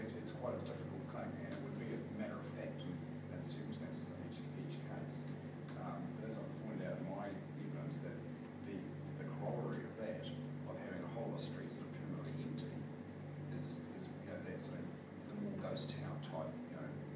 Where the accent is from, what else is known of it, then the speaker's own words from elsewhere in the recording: Taupo, Waikato, New Zealand; Yeah, well, Taupo's my hometown, and there's many streets you drive around there where entire streets are on holiday homes.